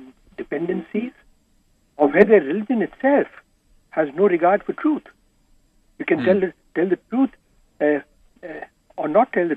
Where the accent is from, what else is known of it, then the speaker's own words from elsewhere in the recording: India; English is a second language; I'm from India, originally.